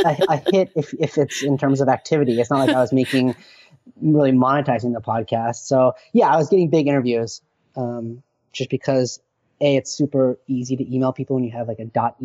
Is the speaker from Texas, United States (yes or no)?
no; Park City, Utah, United States; I'm selling, you know, ski tickets at the mountain I grew up at in Park City